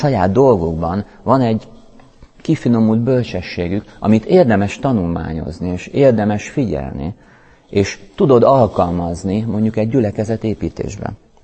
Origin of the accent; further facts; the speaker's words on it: Szeged, Csongrád-Csanád, Hungary; now in Budapest, Hungary; Én Szegedről jöttem, egy éve élek Budapesten, utána megházasodtam